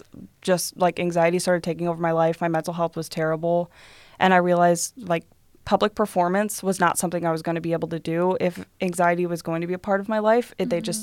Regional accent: Toledo, Ohio, United States; Yeah. So I grew up in Toledo, Ohio. Mostly went to Sylvania schools.

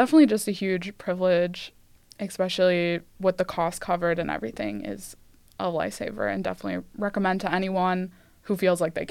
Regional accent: Sandusky, Ohio, United States; So I am born and raised in Sandusky, Ohio, which you probably know as the home of Cedar Point.

